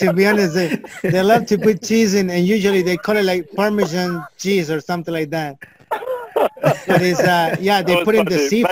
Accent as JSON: {"language": "English", "country": "Chile", "second_language": "English", "said": "I'm coming from South America, Chile"}